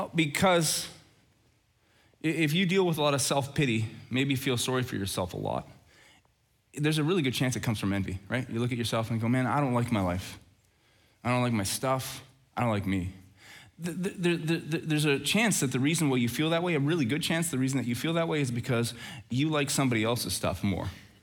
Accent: Red Deer, Alberta, Canada; I'm from Red Deer, so I know a lot.

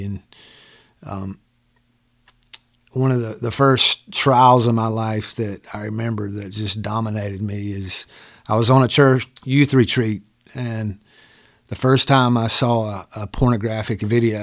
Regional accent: Dillon, South Carolina, United States; I grew up in Dillon, South Carolina. I had two Christian parents my entire life.

